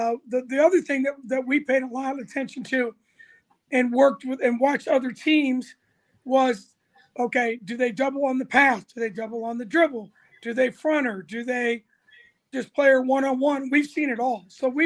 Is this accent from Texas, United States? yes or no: no; Ames, Iowa, United States; also born or lived in Davenport; I tell people that I was born in Davenport, Iowa, but I tell people I'm from Ames. This is my home.